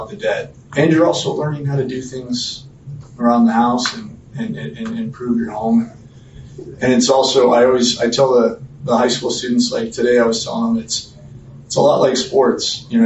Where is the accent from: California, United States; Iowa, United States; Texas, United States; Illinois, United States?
California, United States; San Diego; also born or lived in Arizona; I was born in the Valley. My dad lived here. My grandfather was a carpenter as well. They moved here from Nebraska following work.